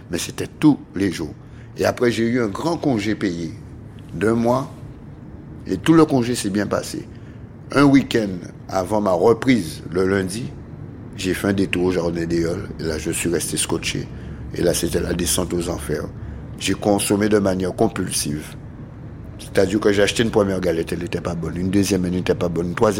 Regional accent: Guadeloupe; Moi, je viens de la Guadeloupe. Ça n'a pas de goût, ça n'a pas de puissance.

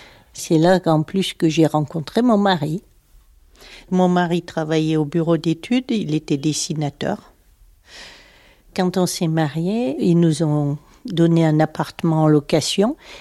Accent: Saint-Étienne, Auvergne-Rhône-Alpes, France; born there; J'habite à Communet, je suis née à Saint-Étienne.

